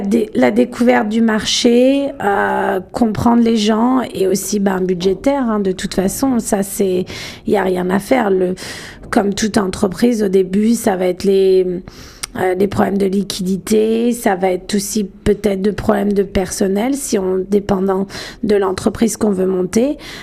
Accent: Lyon, Auvergne-Rhône-Alpes, France; moved away as an adult; also born or lived in London; now in Toronto, Canada; moi je suis originaire de Lyon, en France. J'ai passé... pratiquement jusqu'à mes 18 ans, j'étais là-bas. Après, j'ai voulu un petit peu voyager, etc. Et j'ai passé pas mal de temps en Angleterre, à Londres.

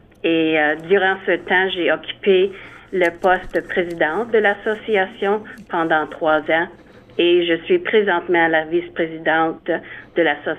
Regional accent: St. Catharines, Ontario, Canada; je suis originaire de Sainte-Catherine. J'ai fréquenté l'école catholique Immaculée Conception dans ma jeunesse et mes enfants ont fréquenté les écoles catholiques de la région de Niagara aussi.

